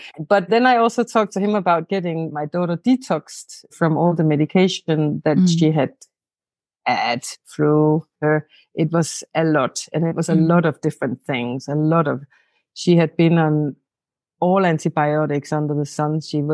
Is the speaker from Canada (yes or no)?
no; Denmark; English is a second language; So I'm from Denmark.